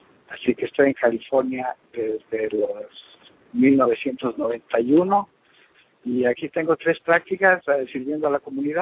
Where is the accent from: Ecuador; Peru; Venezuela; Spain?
Ecuador; born there; also born or lived in Mexico / Detroit, United States; Nací en el Ecuador.